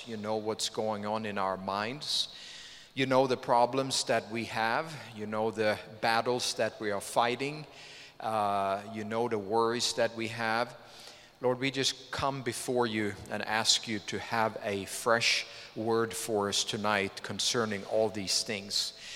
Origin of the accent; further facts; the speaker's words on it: Sweden; As you heard, I'm from Sweden, and people always ask me, don't you want cold weather?